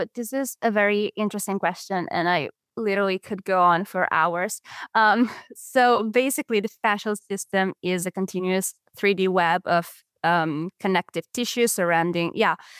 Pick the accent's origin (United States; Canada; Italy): Italy; English is a second language; where I'm from Italy, I couldn't quite find the type of education that I was looking for